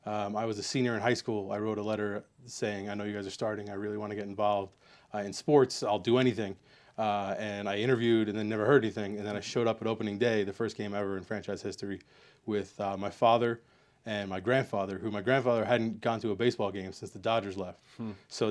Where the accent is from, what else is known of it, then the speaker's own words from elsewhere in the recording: Brooklyn, New York, United States; Yeah, I grew up in Bay Ridge, Brooklyn. Mm-hmm. So I was 10 minutes away from where I currently work now.